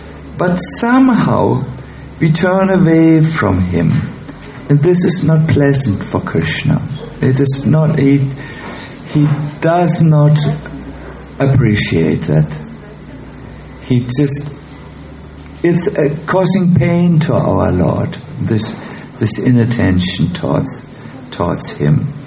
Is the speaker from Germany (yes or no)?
yes; Germany; English is a second language; We are from Germany, we are very mechanical.